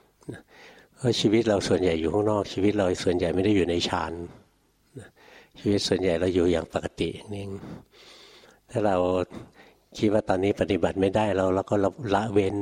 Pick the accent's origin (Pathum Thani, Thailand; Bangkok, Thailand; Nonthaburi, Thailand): Bangkok, Thailand; หลวงพ่อเป็นคนเมืองเกิดกรุงเทพเกิดในกรุงเทพเลยเกิดอยู่ป้อมปราบอยู่แถวริมคูเมืองคลององอ่างโตมาในกรุงเทพนะเรียนหนังสือในกรุงเทพทำงานอยู่กรุงเทพจนกระทั่งบวชถึงไปอยู่ต่างจังหวัด